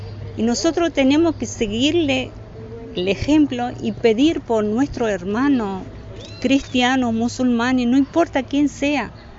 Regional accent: Syria; Spanish is a second language; moved away as an adult; now in Argentina; Yo soy de Siria, en el año 71 llegué a la Argentina, casada.

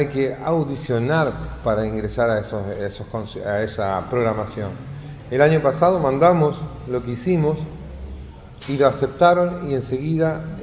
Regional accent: Santa Fe, Argentina; productor de esta ópera, vengo de Santa Fe

